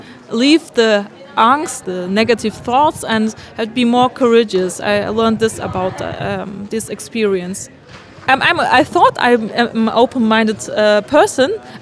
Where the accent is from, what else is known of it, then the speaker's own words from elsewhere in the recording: Germany; English is a second language; I grew up in Germany. I'm Muslim. My parents are Turkish rooted, but I am socialized in Germany.